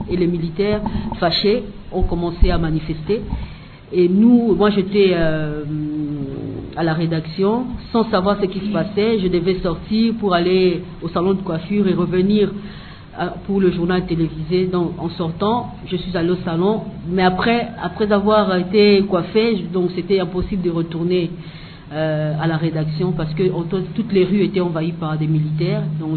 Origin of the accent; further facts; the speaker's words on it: Équateur, DR Congo; comme je suis issu de la province de l'Équateur